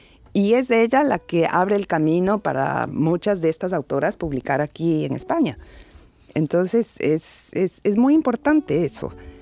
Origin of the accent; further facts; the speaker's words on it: Ecuador; yo soy de Ecuador y yo pienso que en Ecuador ahora podemos leer la tradición al revés.